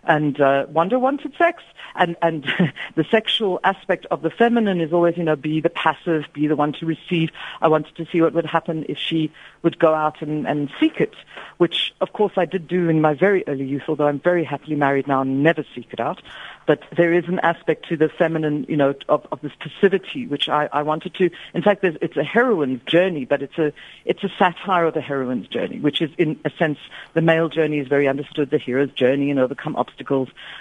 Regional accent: Aberdeen, Scotland, United Kingdom; when I was a child, I grew up in Aberdeen, Scotland, where there were just no Jewish people

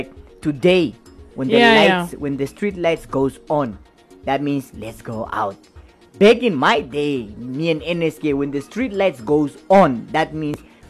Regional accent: Walvis Bay, Erongo, Namibia; And that's where I was born. That's where I grew up. That's where I schooled.

